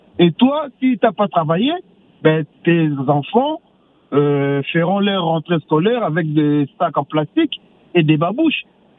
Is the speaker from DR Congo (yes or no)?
yes; DR Congo; Moi, je suis congolais